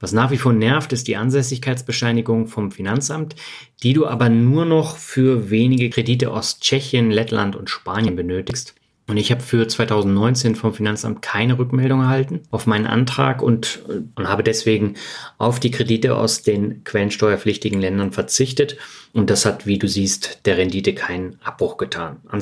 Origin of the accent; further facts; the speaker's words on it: Lübeck, Schleswig-Holstein, Germany; endlich in meiner Heimatstadt Lübeck arbeiten zu können